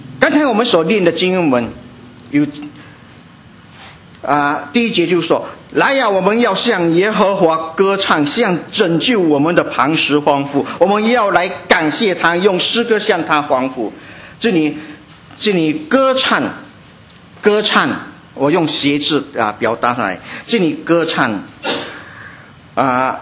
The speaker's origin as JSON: {"language": "Chinese", "country": "Singapore", "said": "我不知道国内有没有讲做礼拜这个词。我们新加坡"}